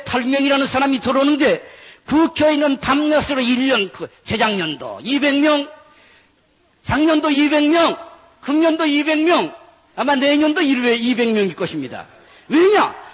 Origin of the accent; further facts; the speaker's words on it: South Korea; also born or lived in Japan; 저는 한국에서 태어났기 때문에 일본에서 태어나서 한국에 왔습니다만은 한국의 교회가 부흥하는 것을 보고 자랐기 때문에